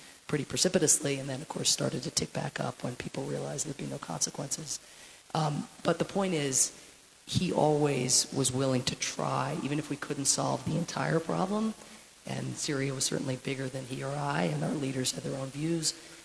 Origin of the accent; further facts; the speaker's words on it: Ireland; sometimes I'd have to cool off, being Irish, you know, for a day or two